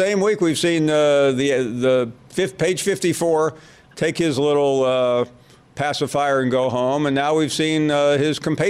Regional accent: Tennessee, United States; I'm from West Tennessee

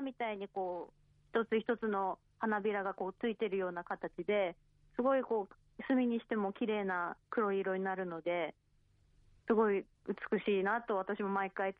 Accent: Eniwa, Hokkaido, Japan; also born or lived in Sapporo; now in Teshikaga, Japan; はい、恵庭市出身で、2022年の2年前に弟子屈町へ札幌から移住しました。

